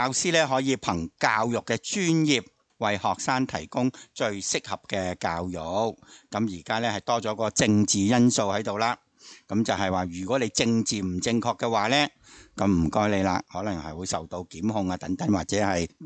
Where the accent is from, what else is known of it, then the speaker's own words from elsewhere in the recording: Hong Kong; 我哋香港人